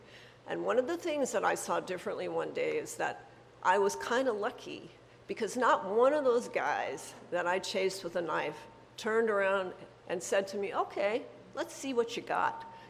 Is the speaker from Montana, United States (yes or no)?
yes; Montana, United States; I grew up in Montana. We have reservations in Montana.